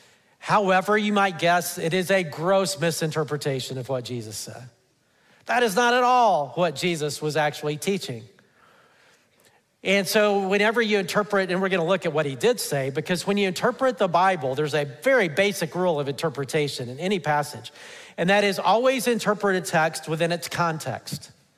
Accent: Alabama, United States; Now, you may think that because I grew up in Alabama, I know all about pigs, right?

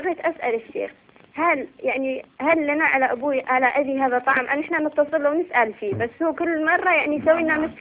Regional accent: Yemen; now in Bahrain; عشنا في اليمن يعني المدة طويلة يعني عمرنا كله في اليمن

